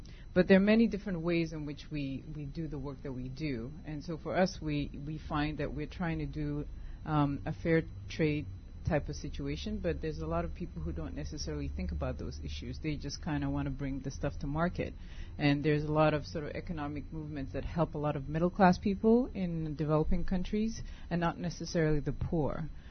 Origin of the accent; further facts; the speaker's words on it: Nigeria; I'm originally from Nigeria